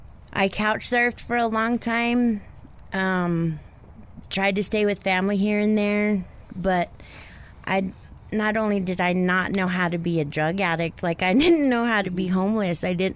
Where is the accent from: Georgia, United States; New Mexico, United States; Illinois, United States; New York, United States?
New Mexico, United States; Clovis; now in Albuquerque, United States; I'm originally born and raised in Clovis. Came out to Albuquerque for actually my sentence.